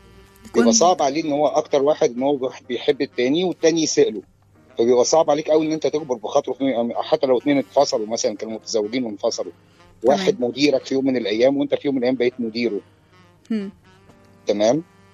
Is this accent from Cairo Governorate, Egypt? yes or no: yes; Cairo, Cairo Governorate, Egypt; من القاهره.